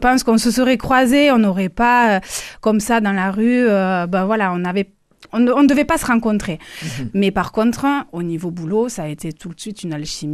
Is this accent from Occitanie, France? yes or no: yes; Toulouse, Occitanie, France; born there; also born or lived in Paris; j'ai décidé de revenir dans ma ville natale, donc Toulouse, après des années à Paris.